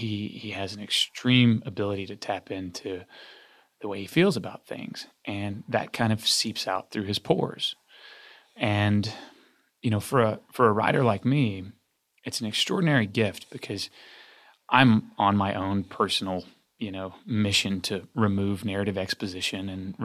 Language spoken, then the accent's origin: English; Arkansas, United States; And I said, Mike, I'm a kid from Arkansas.